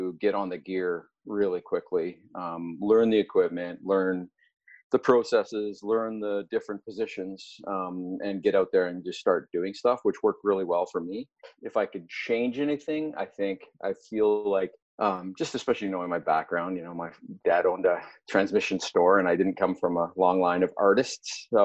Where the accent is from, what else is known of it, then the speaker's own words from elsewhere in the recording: Calgary, Alberta, Canada; growing up in the Prairies and like I say, with a father that owned mechanic stores, I had a pretty strong work ethic and it was a hard go to create a career in Calgary.